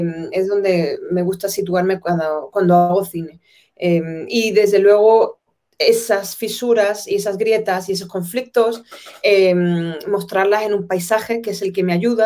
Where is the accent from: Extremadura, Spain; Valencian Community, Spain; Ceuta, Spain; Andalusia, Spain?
Ceuta, Spain; esa conciencia en Ceuta de que somos españoles, pero por otro lado somos africanos